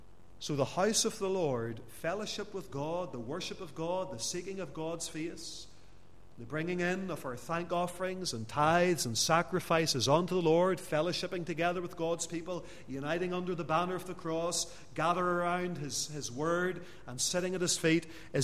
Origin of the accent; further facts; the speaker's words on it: Lisburn, Northern Ireland, United Kingdom; My hometown of Lisburn's the same. Dozens of Presbyterian churches in the borough.